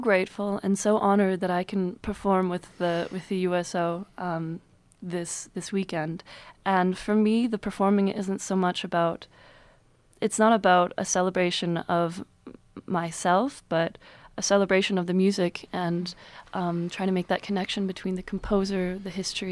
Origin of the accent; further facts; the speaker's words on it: Alpena, Michigan, United States; Alpena, Michigan, which is up north.